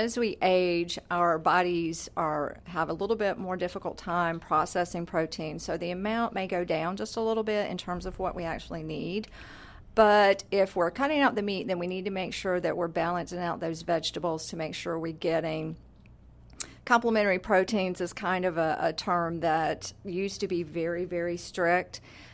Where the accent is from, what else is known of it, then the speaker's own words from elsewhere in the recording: the South, United States; There's a lot of that mental, particularly, I'm sure, in the South. And I was raised in the South, so I know kind of, you know, I was raised on meat and two veg.